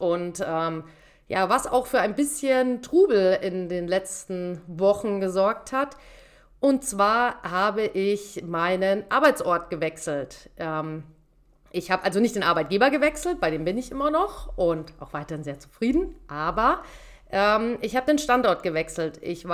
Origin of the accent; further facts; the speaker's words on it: Southern Germany, Germany; born there; Für mich als gebürtige Süddeutsche erstmal ein Schock war. Es ist Bremen, die Hansestadt. Also ich bin seit Anfang Februar jetzt unter der Woche die meiste Zeit mittlerweile tatsächlich auch schon in Bremen.